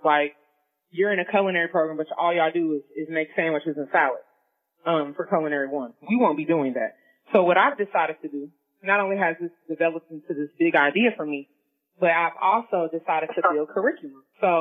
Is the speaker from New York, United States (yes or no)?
no; Oakland, California, United States; but I grew up in Oakland. I went to school in Pittsburgh, which is like 30 miles away